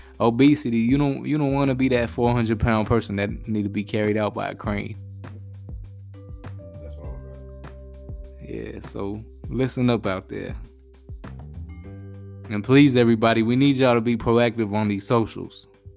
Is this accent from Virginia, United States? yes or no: no; Boston, Massachusetts, United States; If y'all ever seen movies of The Departed, I'm from Boston, that's how it looks.